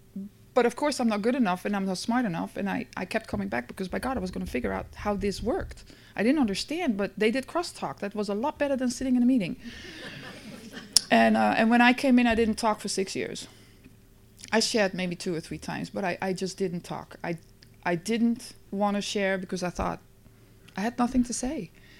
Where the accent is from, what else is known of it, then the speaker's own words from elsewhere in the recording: Netherlands; English is a second language; moved away; So I grew up in the Netherlands and I came here and I was a bartender for many years